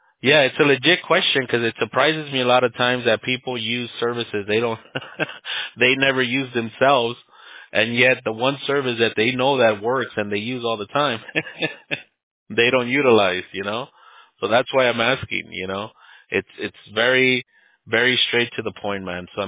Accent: United States; first language Spanish; English is a second language; So, Spanish was my first language. But it's funny because, you know, there's a saying, it says, we're not American enough for the Americans and we're not Mexican enough for the Mexicans.

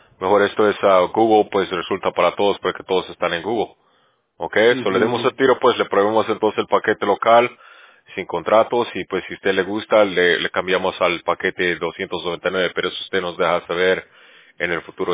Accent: Bolivia; Ya, yo soy de Sudamérica. Yo soy de Bolivia.

